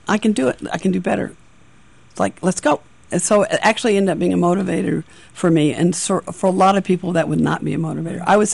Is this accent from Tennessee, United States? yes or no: no; Long Beach, California, United States; because I'm from Long Beach